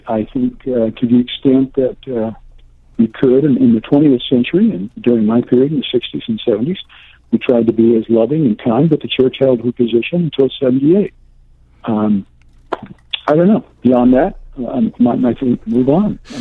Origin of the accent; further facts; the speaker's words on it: Baton Rouge, Louisiana, United States; I actually was raised LDS. I was born and raised in Louisiana, in the Baton Rouge area. And there weren't that many Mormons in the area